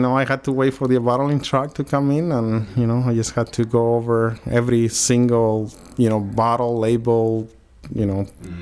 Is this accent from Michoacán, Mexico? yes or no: yes; Michoacán, Mexico; now in United States; I'm from Mexico.